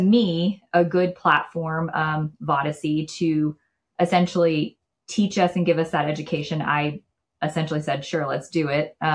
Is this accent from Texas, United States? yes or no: yes; Fort Worth, Texas, United States; So we're from Fort Worth, Texas.